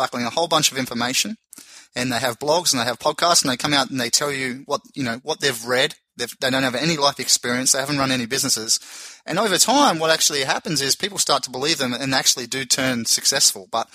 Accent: Tasmania, Australia; born there; also born or lived in Brisbane; I was born in Tasmania and I studied in Brisbane in Australia.

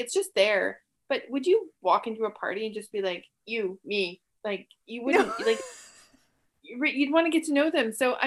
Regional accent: Canada; I think this just comes from being Canadian

